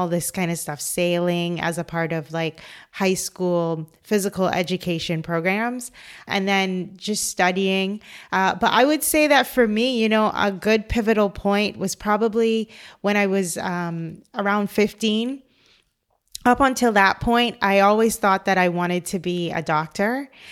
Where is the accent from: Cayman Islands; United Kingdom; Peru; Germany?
Cayman Islands; So I am originally from the Cayman Islands. So I was going to high school in the Cayman Islands.